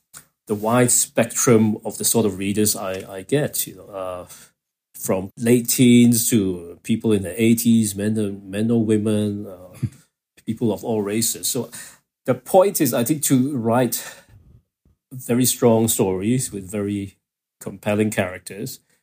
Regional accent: Kuala Lumpur, Malaysia; I was growing up in Kuala Lumpur

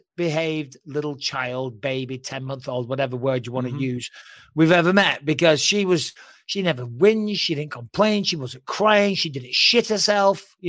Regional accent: California, United States; I'm from California. It's like 105 degrees right now.

